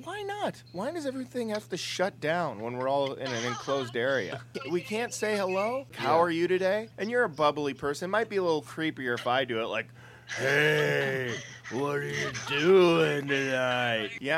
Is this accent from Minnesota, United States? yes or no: yes; Minnesota, United States; now in Chicago, United States; I moved to Chicago from Minnesota, and I became homesick.